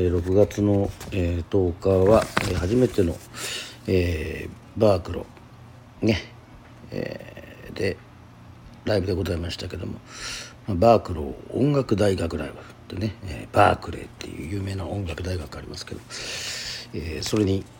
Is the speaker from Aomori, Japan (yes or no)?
yes; Aomori, Japan; now in Okinawa, Japan; まあ青森出身なんで、相馬と魂はね、ね、こう津軽弁で歌うっていう